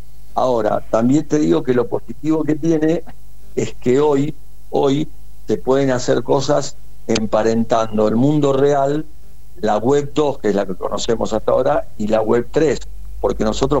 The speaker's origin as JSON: {"language": "Spanish", "country": "Argentina", "said": "todos los que estamos en el proyecto somos argentinos."}